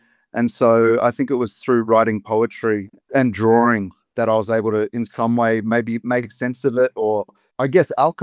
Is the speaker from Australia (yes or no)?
yes; Queanbeyan, New South Wales, Australia; I was like, yeah, I'm from Queanbeyan, I'm from struggle town, I'm from the hood or whatever.